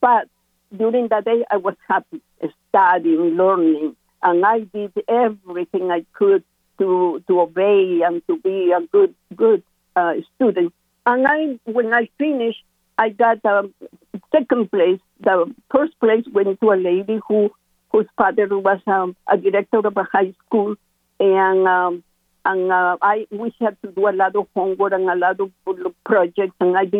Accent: Peru; English is a second language; now in United States; I am from Peru, South America, and I study with nuns, my high school. I live in a convent all my high school

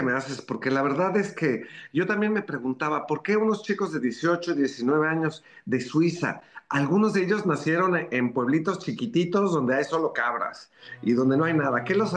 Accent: Mexico; now in Rome, Italy; yo soy mexicano, pero vivo en Roma y vivo muy cerca del Vaticano.

